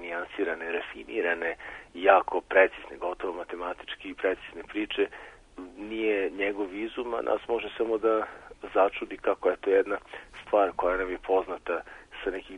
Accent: Kikinda, Vojvodina, Serbia; Ja sam rođen i odrastao sam u Kikindi

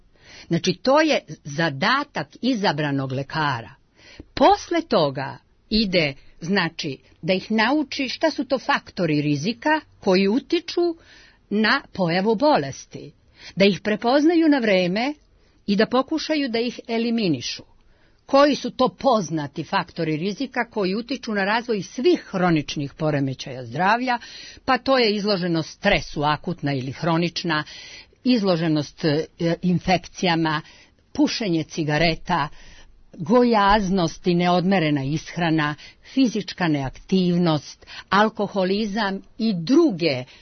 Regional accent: Serbia

